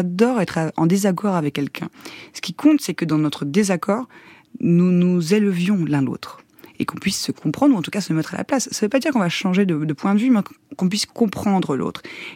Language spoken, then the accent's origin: French; Normandy, France; on nous avait emmenés dans le village où j'ai grandi en Normandie, dans un cinéma de Dieppe.